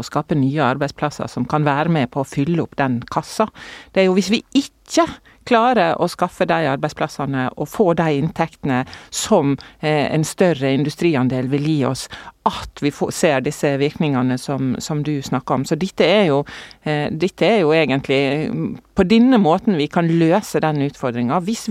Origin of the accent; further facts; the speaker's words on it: Møre og Romsdal, Norway; Ja, men som sunnmøring, vet du, så er jo jeg vant